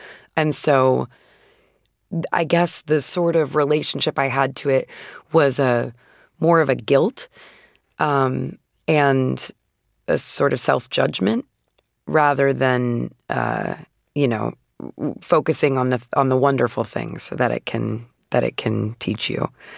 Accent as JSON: {"language": "English", "town": "Phoenix", "region": "Arizona", "country": "United States"}